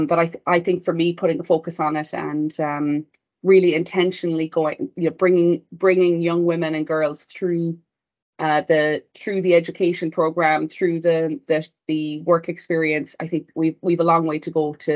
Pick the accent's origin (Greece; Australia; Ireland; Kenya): Ireland; west of Ireland; moved away as an adult; now in United States; But I grew up on a farm in the west coast of Ireland